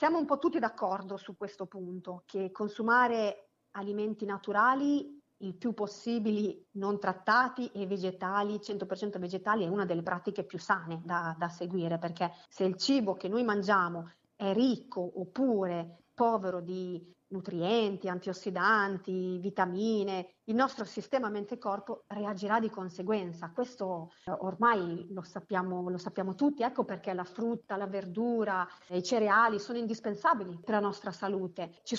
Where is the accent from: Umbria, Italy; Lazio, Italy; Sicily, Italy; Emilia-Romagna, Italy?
Emilia-Romagna, Italy; poi sono romagnola, quindi.